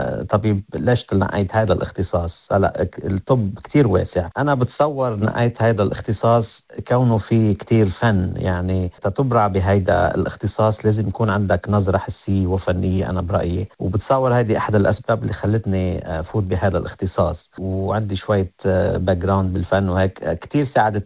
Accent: Saghbine, Beqaa, Lebanon; هلا نحن معروفين أهل ضيعتنا اللي هي صغبين بالبقاع الغربي بالدبكة

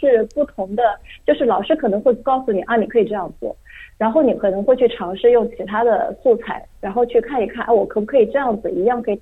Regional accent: Nanjing, Jiangsu, China; 我的启蒙老师还是在国内，因为我是南京的，然后当时我是在南京找到了一位教韩式花艺的老师

